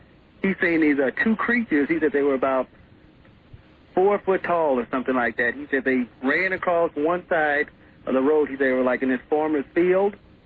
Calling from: St. Louis, Missouri, United States; Yes, I'm calling from St. Louis.

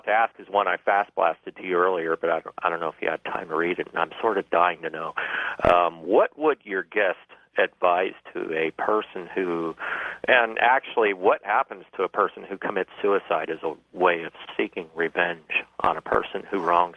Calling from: Phoenix, Arizona, United States; I'm calling from the Phoenix, Arizona area.

